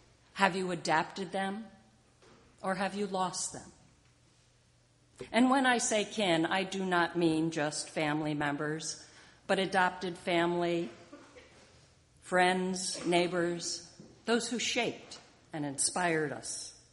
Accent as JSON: {"language": "English", "town": "Hamden", "region": "Connecticut", "country": "United States", "tie": "born or raised there", "said": "part of a ridge that runs through my hometown of Hamden down to Long Island Sound."}